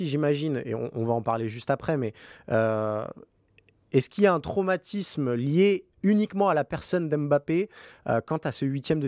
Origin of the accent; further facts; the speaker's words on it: France; nous, en tant que Français